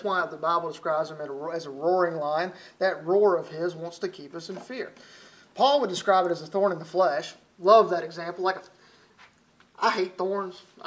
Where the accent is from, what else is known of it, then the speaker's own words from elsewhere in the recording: Alabama, United States; accent: southern; If you're focused on the way I talk from Alabama and my southern accent, I know y'all southern here in Arkansas, I'm in good company.